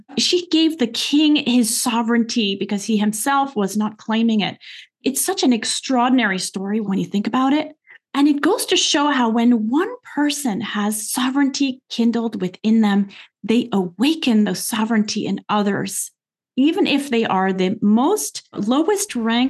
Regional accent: France; I grew up in France, so she's sort of like a national hero

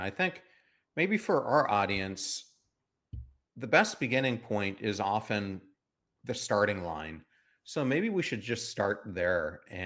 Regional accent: Rochester, New York, United States; also born or lived in Cleveland / Chicago / Pennsylvania; I grew up not on the West Coast, but in the mid portion of the country. Part of that was in Rochester, New York, and then Cleveland, and then Chicago, and then Pennsylvania.

